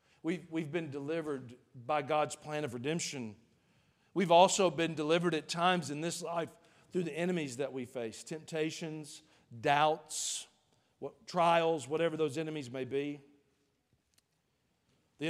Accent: Georgia, United States; The church we grew up in Georgia, we had a lady, Miss Joella Davis.

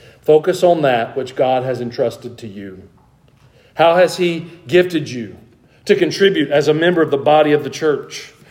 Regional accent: Georgia, United States; we're from the North Georgia Mountains.

